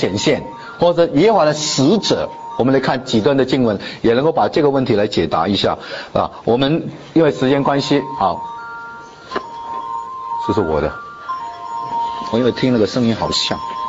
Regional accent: China; 否则我们中国人都觉得太没味道了

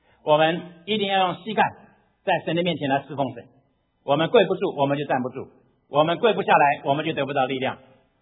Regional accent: China; 我们中国人

